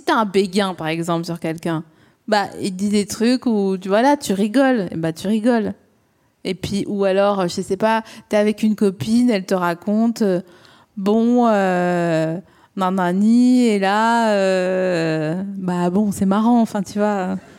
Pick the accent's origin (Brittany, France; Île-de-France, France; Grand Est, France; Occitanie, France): Grand Est, France; Remiremont; born there; Je suis née à Remiremont.